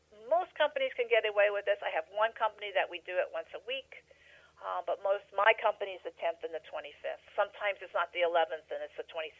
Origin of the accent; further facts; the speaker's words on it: New Jersey, United States; and I'm from New Jersey, so it's really the shore.